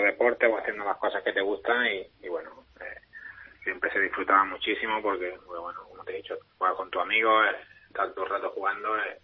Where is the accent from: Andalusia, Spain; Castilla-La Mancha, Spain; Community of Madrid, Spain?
Andalusia, Spain; Berja; Estamos hablando de Berja. Estuve en categoría infantil y en cadete me fui a un pueblo que hay cerca también, que es Ejido